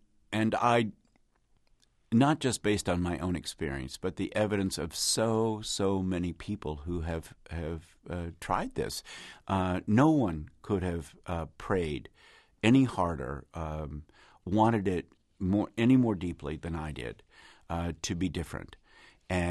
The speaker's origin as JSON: {"language": "English", "region": "Kentucky", "country": "United States", "tie": "born or raised there", "said": "I grew up in the South where they call you both names, right?"}